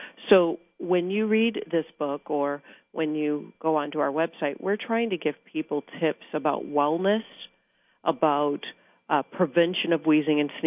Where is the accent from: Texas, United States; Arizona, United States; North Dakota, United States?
Texas, United States; Austin; I'm from Austin, Texas, so I call that the allergy capital of the world, because there's grasses and trees and pollen all year round.